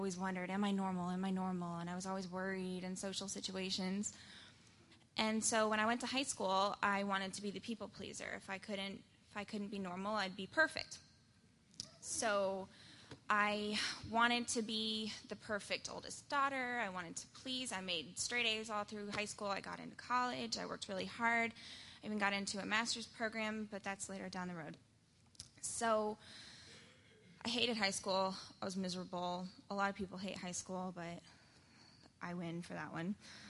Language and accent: English; North Carolina, United States; I grew up in a very big family. I'm the oldest of six, and we grew up in North Carolina